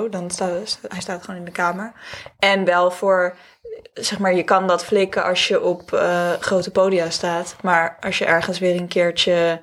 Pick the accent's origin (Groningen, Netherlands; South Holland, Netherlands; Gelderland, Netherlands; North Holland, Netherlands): North Holland, Netherlands; Amstelveen; En toen, ik kom dus uit Amstelveen.